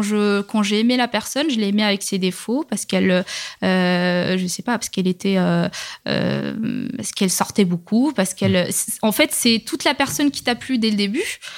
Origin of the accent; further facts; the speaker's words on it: Rabat, Rabat-Salé-Kénitra, Morocco; j'ai grandi au Maroc, j'ai quand même grandi dans la capitale, j'ai fait une école, une mission française